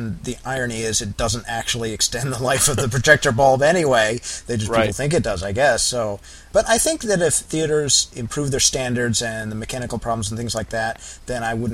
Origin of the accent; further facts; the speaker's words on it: East Coast, United States; I'm from the East Coast and Stephen's from the West Coast, so as the show progresses, you may find that reflected in our attitude sometimes, or maybe not.